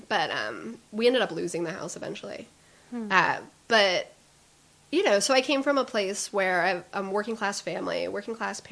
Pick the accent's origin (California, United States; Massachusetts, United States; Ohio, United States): Ohio, United States; And I grew up in Ohio, so when we wanted to see art, we would drive to New York and we would drive to Chicago just to look at art.